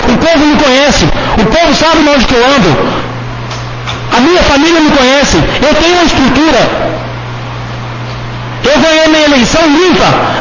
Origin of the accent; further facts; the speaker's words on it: Jataizinho, Paraná, Brazil; Eu nasci em Jatezinho, estou crescendo em Jatezinho, sou político aqui em Jatezinho. Eu tenho que preservar minha cidade onde que eu moro.